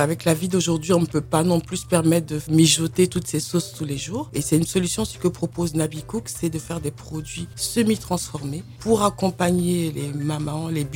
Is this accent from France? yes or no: no; Bouaké, Vallée du Bandama, Côte d’Ivoire; moved away as an adult; now in Europe; Oui, je suis née en Côte d'Ivoire, j'ai grandi dans le centre de la Côte d'Ivoire